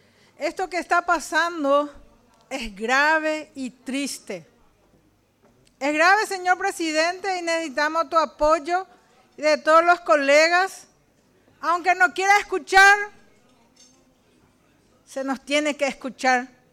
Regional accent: Paraguay; Somos todos paraguayos.

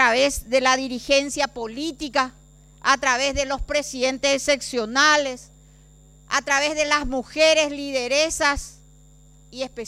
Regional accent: Paraguay; somos colorados, somos de honor colorado, pero ante todo somos paraguayos

